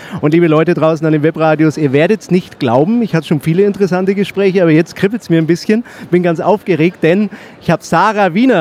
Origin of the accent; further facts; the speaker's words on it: Nuremberg, Bavaria, Germany; ich komme ja aus Nürnberg